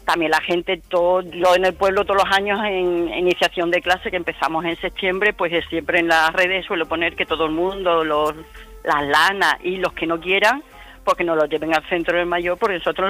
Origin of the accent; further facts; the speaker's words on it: Extremadura, Spain; now in Alhaurín de la Torre, Spain; yo es que soy extremeña, aunque vivo aquí en Alhaurín de la Torre.